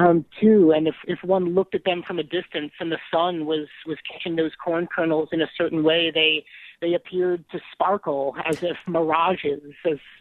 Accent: Illinois, United States; I grew up on Jell-O salad, of course, in Illinois too, so I didn't necessarily associate it with Iowa.

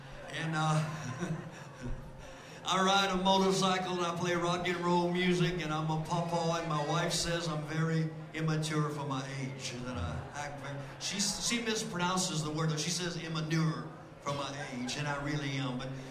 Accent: Opelousas, Louisiana, United States; you could tell I was from Opelousas.

